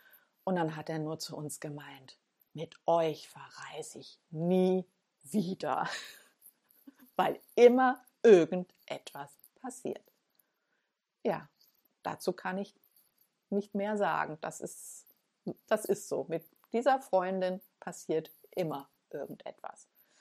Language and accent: German; Falkenstein, Germany; Und ich bin auch in Falkenstein als Kind aufgewachsen. Also ich bin Falkensteinerin.